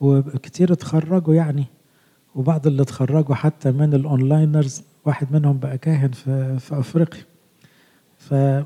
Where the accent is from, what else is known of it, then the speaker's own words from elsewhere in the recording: Egypt; now in United States; زي الأسر الجامعية زمان عندنا في مصر